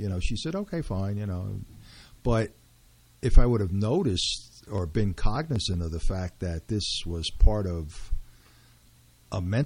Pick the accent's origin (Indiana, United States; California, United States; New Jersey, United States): New Jersey, United States; Teaneck; born or raised there; also born or lived in Brooklyn, United States